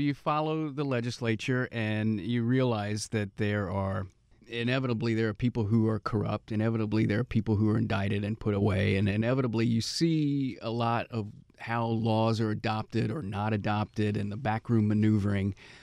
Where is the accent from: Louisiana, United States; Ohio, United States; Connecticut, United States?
Louisiana, United States; I think that's back in my home state in Louisiana and probably other states.